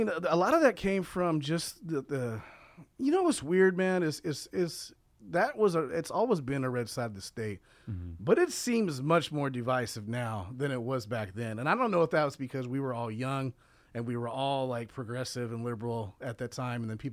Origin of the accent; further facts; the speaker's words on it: Pasco, Washington, United States; I'm from Pasco. Mark grew up in Richland, which is a little bit whiter than Pasco is. Pasco is largely half Hispanic, but there are also a lot of African American kids.